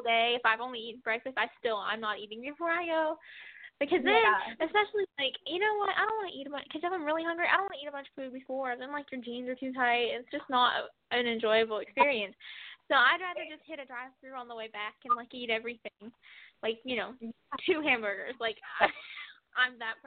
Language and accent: English; Alabama, United States; Like, I'm from Alabama, but I'm not that country.